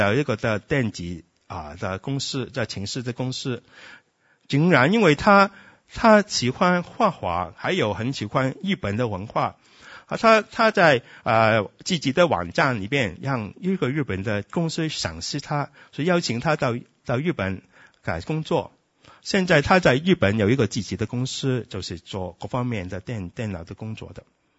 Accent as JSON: {"language": "Chinese", "country": "Hong Kong", "tie": "born there", "second_language": "Chinese", "said": "我觉得我在香港出生"}